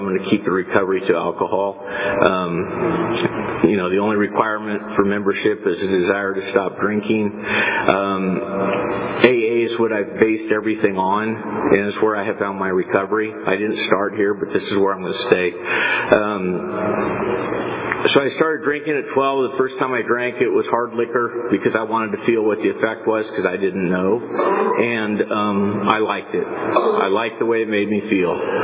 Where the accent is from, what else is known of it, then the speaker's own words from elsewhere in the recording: Fresno, California, United States; born there; My story goes like this. I was born in Fresno, 1957.